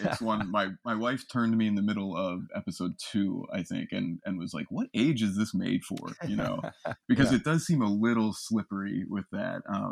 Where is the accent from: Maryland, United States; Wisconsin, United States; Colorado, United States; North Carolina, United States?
Maryland, United States; being that we're from Maryland and that I lived in Baltimore for many years.